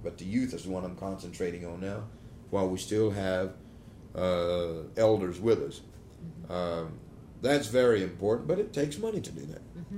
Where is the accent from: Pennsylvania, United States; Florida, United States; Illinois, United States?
Florida, United States; I'm not an Indian. I never touched the shores of India yet. I'm a Miccosukee Indian, part Irish. And then we're tagged with the name Seminole.